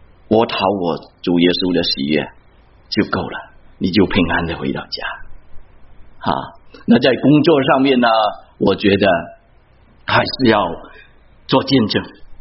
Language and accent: Chinese; China; 我们中国人最懂，是家长的责任。